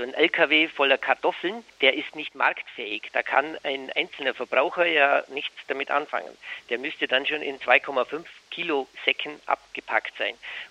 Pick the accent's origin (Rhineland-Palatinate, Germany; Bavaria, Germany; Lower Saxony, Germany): Bavaria, Germany; Ich bin ja aus dem Allgäu